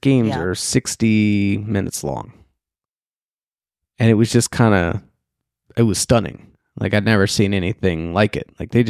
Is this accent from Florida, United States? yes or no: no; Arlington, Texas, United States; Whereas when I was growing up in Arlington, Texas, it was so big that you just played other kids in Arlington.